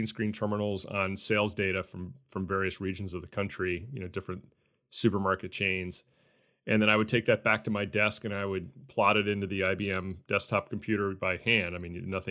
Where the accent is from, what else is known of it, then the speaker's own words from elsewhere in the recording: Stamford, Connecticut, United States; I grew up in Connecticut. I grew up in Stamford, Connecticut.